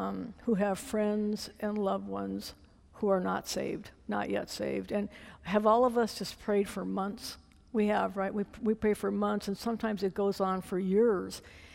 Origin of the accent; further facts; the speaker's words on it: North Dakota, United States; I was born and raised in North Dakota. Does anybody know where that's at?